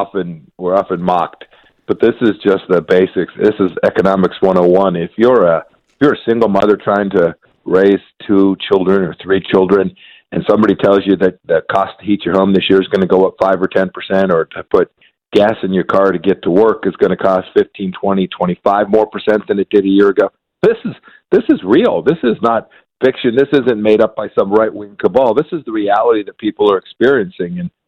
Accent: Kansas, United States; In places like my home state of Kansas, there were school board incumbents who lost because they had lost their way.

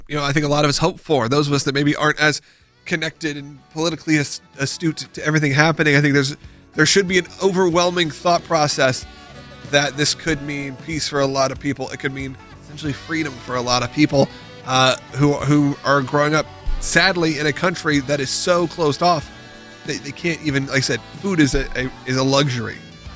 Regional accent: Georgia, United States; I grew up in Georgia, I take family members that grew up in even Atlanta, in a big city, one of the biggest cities

